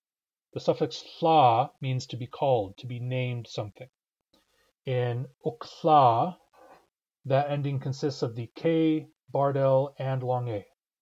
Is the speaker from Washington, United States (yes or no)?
yes; Seattle, Washington, United States; I usually say Histakshitlah Si'ah, Histakshitlah Si'ah. I'm from Seattle. Sometimes I say Histakshitlah Pastinat. I'm from the United States.